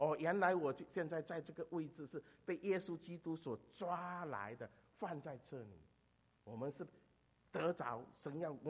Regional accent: Fujian, China; 我是在福建长大的，

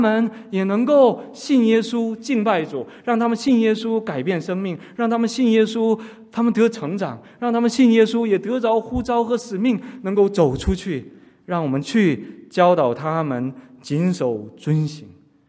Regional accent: China; 我们中国现在经济发展我们中国人的日子都好了，不是因为我们中国人聪明

